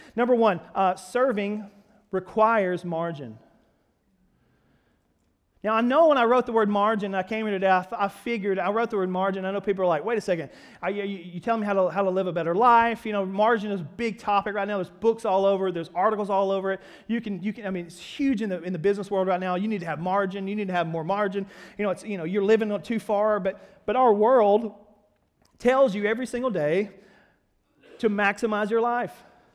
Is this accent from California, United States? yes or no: no; Alabama, United States; I grew up in Alabama, man. When we had tons of revivals in Alabama, which is always interesting.